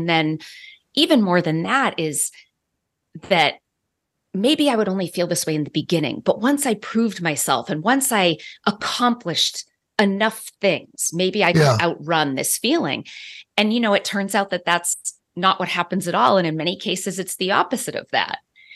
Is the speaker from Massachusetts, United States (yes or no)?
yes; Boston, Massachusetts, United States; also born or lived in San Diego; I grew up in the Boston area. I had been living in San Diego for a few years. And so Boston was home.